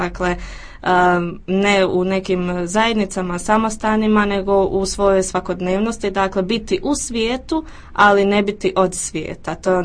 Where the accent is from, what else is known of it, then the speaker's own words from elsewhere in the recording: Vareš, Federation of Bosnia and Herzegovina, Bosnia & Herzegovina; now in Sarajevo, Bosnia and Herzegovina; Završila sam fakultet u Sarajevo, inače sam rodom iz Vareša. Trenutno radim u marketingu jedne kompanije ovdje u Sarajevu.